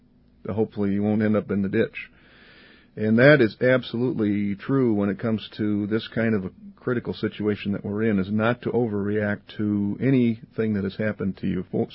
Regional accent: Wisconsin, United States; now in Minnesota, United States; I grew up in Wisconsin, as you know, and now have lived up in Minnesota or been around Minnesota for 30 years.

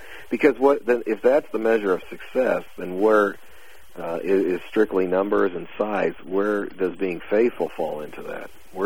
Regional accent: United States; You know, I as an American, and they as, you know, I remember one particular time I was going back to see my folks in Southern California

